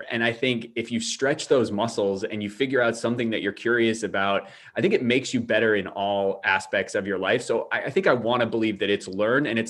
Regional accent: New Hampshire, United States; So I grew up in the New Hampshire, New England area.

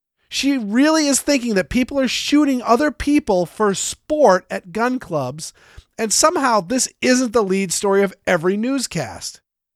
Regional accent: Maine, United States; Now, in my home state of Maine, as well as other gun-friendly states I've spent time in, the experience is a little different.

